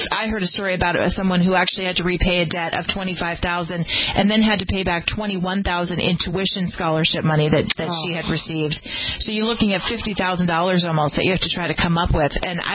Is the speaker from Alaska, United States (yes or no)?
no; California, United States; National Guardsmen in California, which is my home state